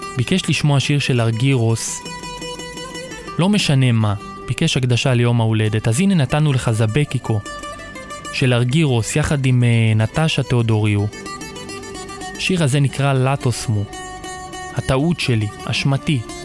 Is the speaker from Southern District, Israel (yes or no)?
no; Kiryat Ata, Haifa District, Israel; העיר בה גדלתי, ובה כל אחד מרגיש חבר, כי זו העיר שלי, ואני שם גדלתי וצמחתי, ואפשר להוציא אותי מקריית אתא, אבל את הקריה ממני אי אפשר להוציא.